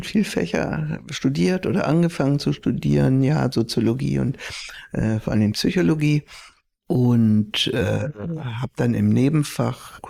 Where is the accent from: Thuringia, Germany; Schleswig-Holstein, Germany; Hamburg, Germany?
Hamburg, Germany; ich bin aufgewachsen in Hamburg. Genau, und da hatten meine Eltern dann ein Haus gekauft, da war ich, glaube ich, 6 Jahre alt